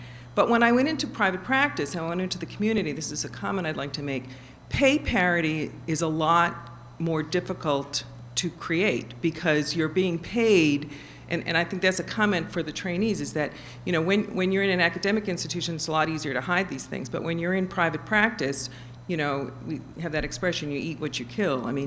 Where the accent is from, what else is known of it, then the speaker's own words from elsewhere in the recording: Philadelphia, Pennsylvania, United States; I'm from Philadelphia, and I applaud all of what you've said.